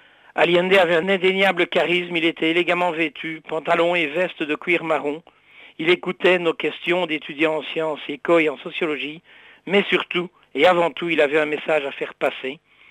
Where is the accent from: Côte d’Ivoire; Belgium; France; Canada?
Belgium; je suis belge.